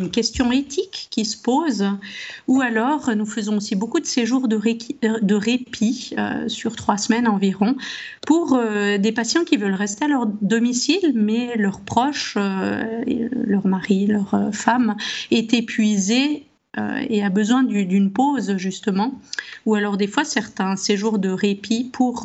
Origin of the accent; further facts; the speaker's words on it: Switzerland; Je suis suisse, hein, c'est pour ça que vous pouvez entendre un petit accent.